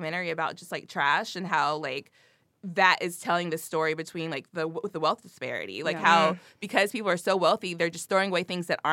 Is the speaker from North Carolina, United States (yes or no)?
yes; North Carolina, United States; now in New York, United States; I'm from North Carolina.